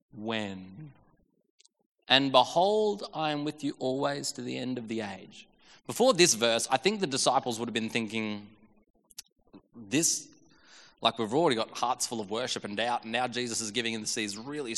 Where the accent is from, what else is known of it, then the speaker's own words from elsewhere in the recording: Billawilla, Australia; I mean, in my hometown, it was accessible. We didn't have a Macca's in Billawilla.